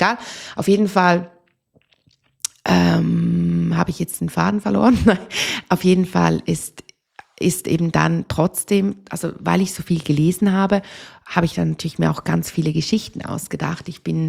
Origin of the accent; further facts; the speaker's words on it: Switzerland; Bei uns in der Schweiz gibt es auch Handarbeit, das Fach.